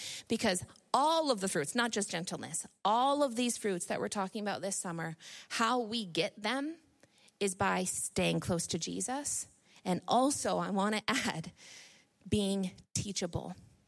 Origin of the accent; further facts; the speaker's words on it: New York, United States; moved away as an adult; now in Canada; Now, I'm from Northern New York. And when I married Ryan and moved here just across the St. Lawrence River, I had to learn a few things, particularly vocabulary.